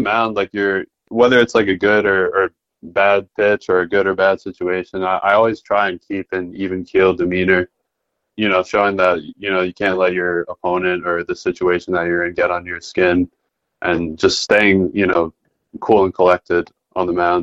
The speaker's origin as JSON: {"language": "English", "town": "Long Island", "region": "New York", "country": "United States", "said": "He's from Louisiana and I'm from Long Island, so I don't really get to see a lot of Southerners."}